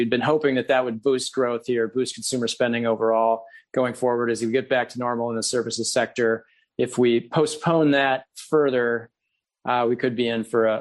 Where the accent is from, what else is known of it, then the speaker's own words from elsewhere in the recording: Minnesota, United States; my home state of Minnesota